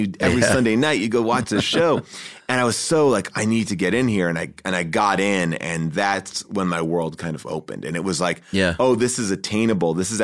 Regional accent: Long Island, New York, United States; born or raised there

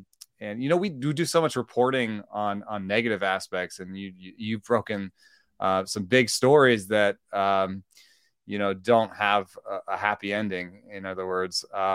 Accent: Jamaica; born there; I was born in Jamaica

